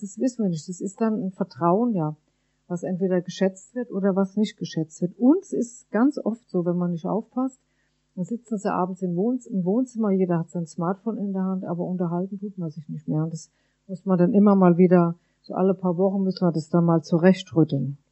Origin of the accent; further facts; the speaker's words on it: Rhineland-Palatinate, Germany; Ich komme aus dem Westerwald und wir sind immer einmal im Jahr nach Frankfurt am Main gefahren.